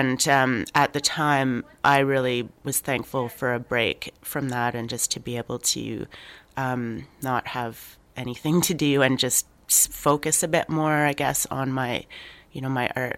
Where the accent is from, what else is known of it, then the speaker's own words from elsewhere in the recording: Regina, Saskatchewan, Canada; I grew up in Regina